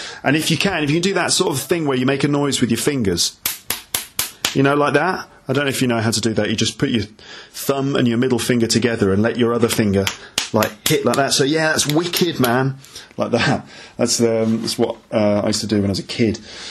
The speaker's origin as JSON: {"language": "English", "town": "Solihull", "region": "West Midlands", "country": "United Kingdom", "tie": "born or raised there", "said": "So I remember when I was growing up in Solihull, in the Midlands"}